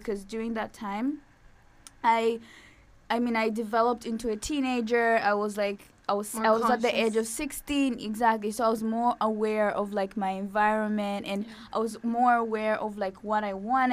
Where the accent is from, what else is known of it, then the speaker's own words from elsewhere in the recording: Zambia; I'm from Zambia, right? So I always tell people, like, I've lived on like three continents so far. Like, I've lived in Africa, I've lived in Asia, and I've lived in Europe.